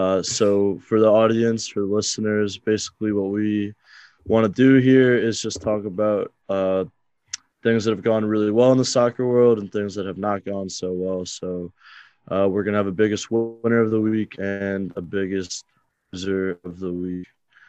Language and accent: English; United States; And also, like you said, as an American, all the Ted Lasso jokes about Jesse Marsh.